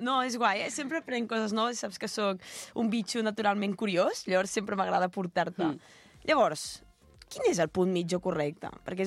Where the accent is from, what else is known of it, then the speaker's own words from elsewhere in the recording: Les Gunyoles, Catalonia, Spain; Sí, jo soc de les Gunyoles. Sempre acabo les Gunyoles.